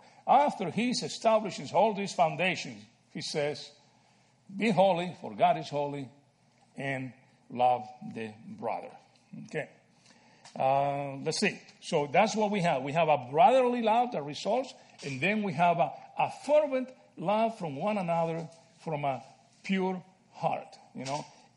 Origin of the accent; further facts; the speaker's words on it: Argentina; guys, I'm from Argentina, and I like soccer.